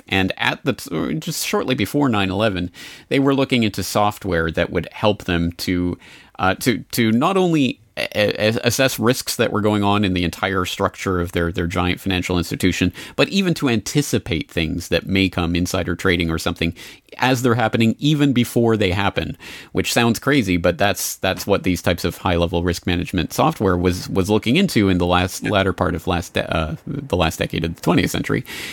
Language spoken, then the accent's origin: English; Canada; now in Japan; And I'm a Canadian living in Japan.